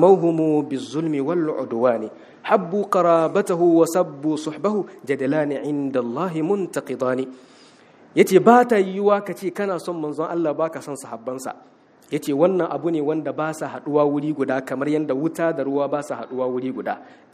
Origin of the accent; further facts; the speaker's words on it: Niger; اللهم أنزل أمنك وسلامتك في بلدنا النيجر